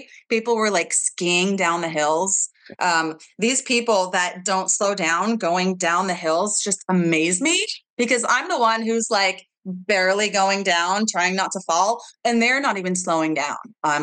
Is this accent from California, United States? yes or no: yes; Livermore, California, United States; I grew up in Livermore. So there's Brushy Peak and then there's Lake Del Valle.